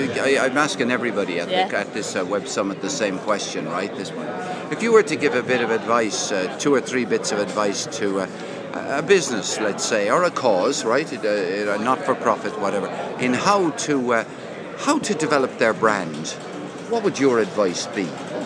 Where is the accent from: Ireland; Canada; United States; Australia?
Ireland; Limerick, Munster; born there; now in Cork, Ireland; I live in Cork now, but I was born in Limerick.